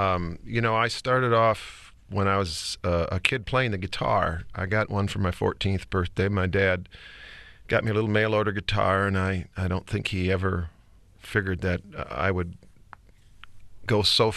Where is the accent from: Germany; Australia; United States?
United States; Wausau, Wisconsin; I was born and raised, or bred and buttered, as my mother used to say, right there in Wausau. I lived the first 18 years of my life there.